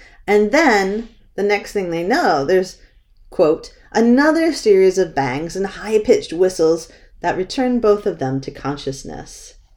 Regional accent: New Hampshire, United States; If you've ever traveled up there, and I'm from New Hampshire, and I know, it's dark, dark, dark.

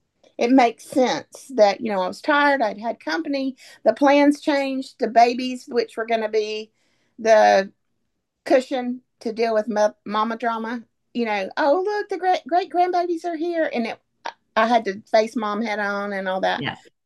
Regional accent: the South, United States; I was raised in the Old South, and it is a big deal.

